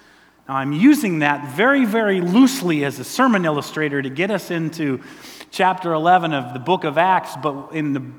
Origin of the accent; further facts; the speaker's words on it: Minnesota, United States; things have looked really, really great for the Minnesota Twins, the team of my home country.